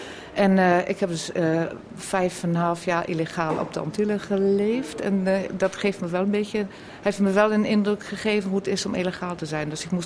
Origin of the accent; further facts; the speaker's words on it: Germany; Dutch is a second language; now in Groningen, Netherlands; Als Duitser denk je, ach, die Nederlanders die versta je wel allemaal wel.